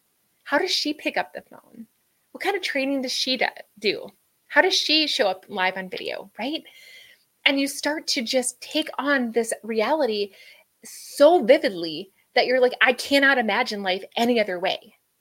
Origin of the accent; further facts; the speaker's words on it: Minnesota, United States; I grew up on a farm, right? So my dad would plant corn and beans. That's what we were raised in Minnesota.